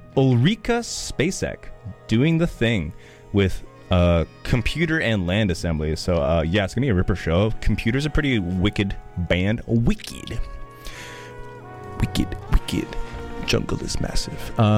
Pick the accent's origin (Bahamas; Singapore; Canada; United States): Singapore; no, I'm from Singapore, man.